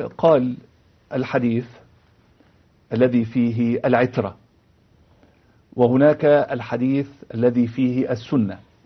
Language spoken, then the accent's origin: Arabic; Egypt; نحن عندنا في مصر